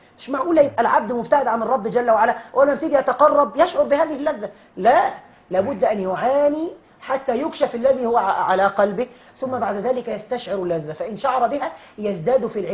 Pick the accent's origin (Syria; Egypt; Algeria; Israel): Egypt; عندنا في مصر